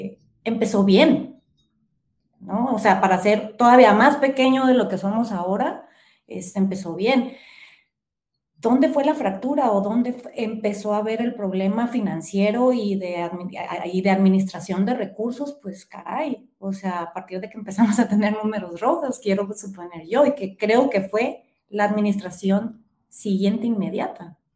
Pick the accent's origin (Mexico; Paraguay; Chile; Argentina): Mexico; Loreto, Baja California Sur; yo la recuerdo cuando era pequeña y vivía aquí en Loreto, tendría yo 10 años